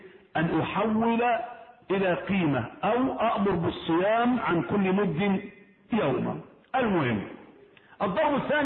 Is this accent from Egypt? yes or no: yes; Egypt